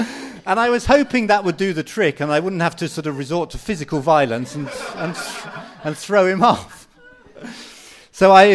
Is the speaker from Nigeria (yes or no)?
no; United Kingdom; because I'm British, my eyes were closed.